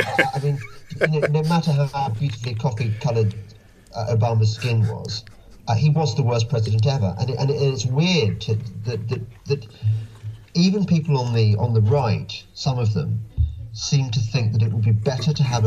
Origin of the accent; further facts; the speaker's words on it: England, United Kingdom; I'm English and it's kind of macho American and I'm really not macho American.